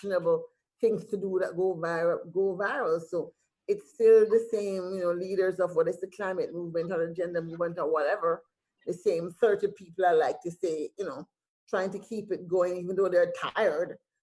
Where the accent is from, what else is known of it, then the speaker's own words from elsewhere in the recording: Jamaica; maybe it's the way I was brought up in Jamaica at an all-girls high school where I was allowed to have my voice.